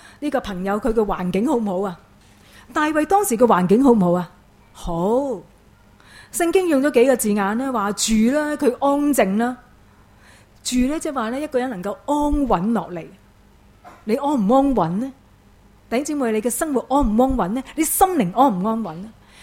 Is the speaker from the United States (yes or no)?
no; Hong Kong; 现在对于我们香港人来讲